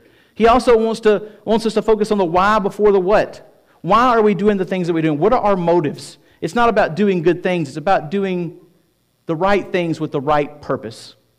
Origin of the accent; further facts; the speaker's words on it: Tennessee, United States; I was like, I'm from Tennessee. You're from Alabama. I'm old. You're young.